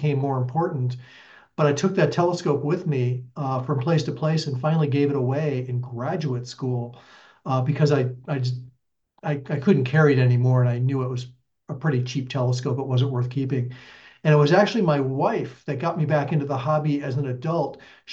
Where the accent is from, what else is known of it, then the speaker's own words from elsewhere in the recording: Maryland, United States; I grew up in Maryland, and I remember sitting out in front of my house on cold nights